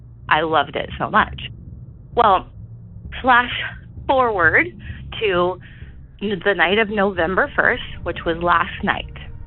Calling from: California, United States; I'm calling from Northern California.

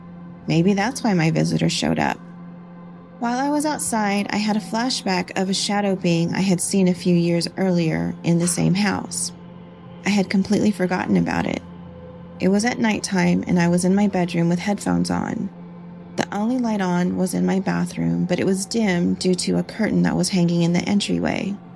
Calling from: Nevada, United States; I am calling from Nevada, and this happened back in 2019.

